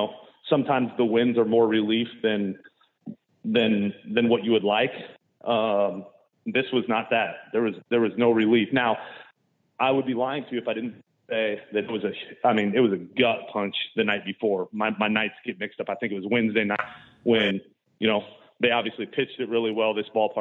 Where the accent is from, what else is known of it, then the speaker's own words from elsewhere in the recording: Iowa, United States; I grew up in Iowa, and so I need a lot of tickets.